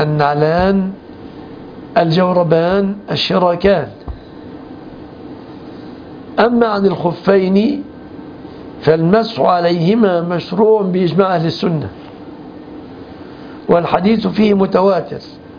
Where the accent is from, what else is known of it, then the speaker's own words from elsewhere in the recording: Egypt; كمصريين لهجة رديئة